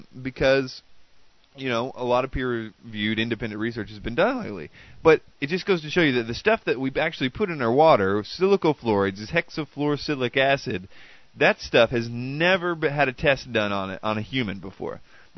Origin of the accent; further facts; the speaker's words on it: the South, United States; I'm from the South, so I call everything Cokes